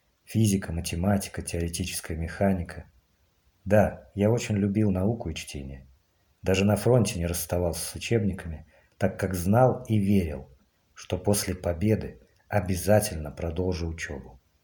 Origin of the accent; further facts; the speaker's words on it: Ukraine; Родом я был с Украины.